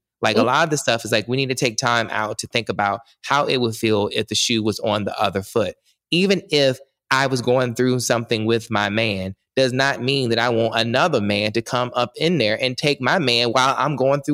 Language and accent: English; North Carolina, United States; Whereas like, for example, in the South, I'm from North Carolina, so the South in general